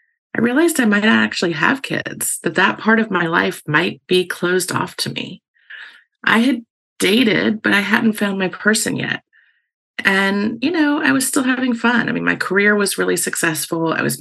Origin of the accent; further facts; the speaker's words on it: the South, United States; I grew up in the South, where the normal pattern of life is to go to school, get married, and have babies.